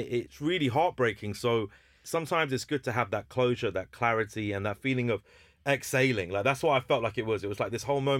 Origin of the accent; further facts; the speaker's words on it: Hounslow, London, United Kingdom; I'm from Hounslow and my school was Heathlands